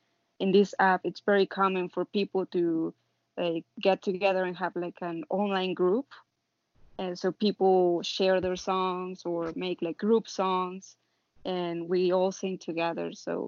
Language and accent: English; Mexico; English is a second language; So our story, it's very funny because I'm from Mexico and he's from the US.